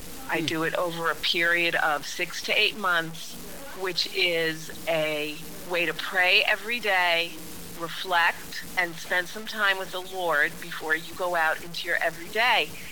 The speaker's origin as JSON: {"language": "English", "town": "Brooklyn", "region": "New York", "country": "United States", "tie": "born or raised there", "lives_now": "South Carolina, United States", "said": "I grew up in Brooklyn, New York. I moved to South Carolina about 13 years ago."}